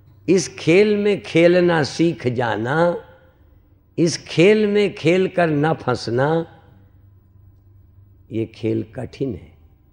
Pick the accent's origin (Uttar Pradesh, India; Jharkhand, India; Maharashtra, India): Uttar Pradesh, India; हमारे यहाँ यूपी में कहावत है, ममाने में तलवार रखी है, मामा के यहाँ तलवार रखी है